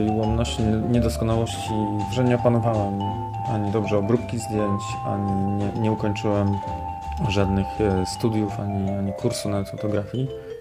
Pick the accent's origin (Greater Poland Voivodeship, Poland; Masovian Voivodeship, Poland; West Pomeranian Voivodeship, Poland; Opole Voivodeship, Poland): Greater Poland Voivodeship, Poland; Poznań; Urodziłem się w Poznaniu. Dzieciństwo spędziłem na Grunwaldzie.